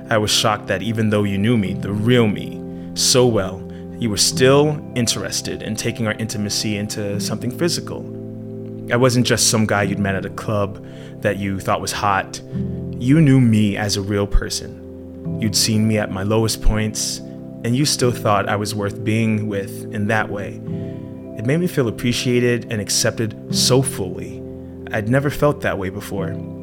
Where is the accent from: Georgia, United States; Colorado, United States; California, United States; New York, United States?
Georgia, United States; Our friendship reached a level where I invited you to have Thanksgiving with me and my family back in my hometown in Georgia.